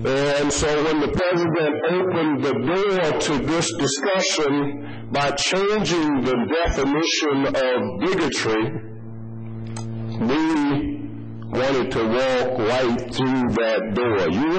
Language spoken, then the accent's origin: English; the South, United States; I'm from the South. Where I come from, bigotry means race.